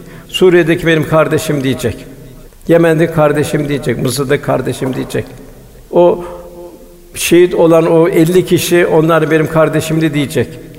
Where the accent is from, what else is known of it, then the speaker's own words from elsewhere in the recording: Konya, Turkey; Şimdi Konyalıyız.